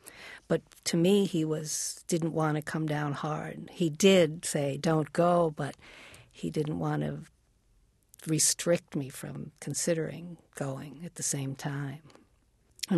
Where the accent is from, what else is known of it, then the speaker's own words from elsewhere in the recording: New York City, New York, United States; because I was from New York City also, you know